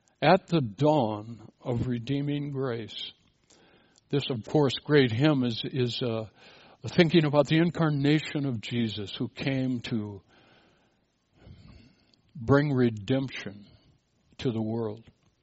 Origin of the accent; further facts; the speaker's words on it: Minneapolis, Minnesota, United States; I suppose Minneapolis might be a close second, my hometown, the city of lakes, all these beautiful trails around the lakes.